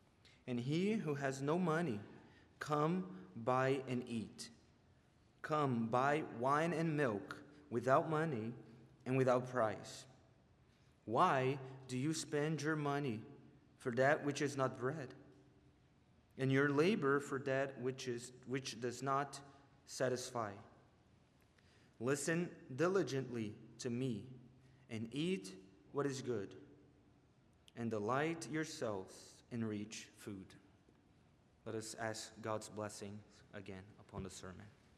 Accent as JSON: {"language": "English", "country": "Brazil", "tie": "born or raised there", "second_language": "English", "said": "As I already told you, I was born and raised in Brazil, a country in South America."}